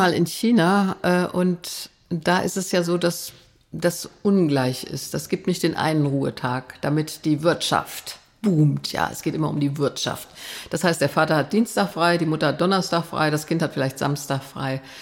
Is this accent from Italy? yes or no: no; West Germany, Germany; Ich bin groß geworden in Westdeutschland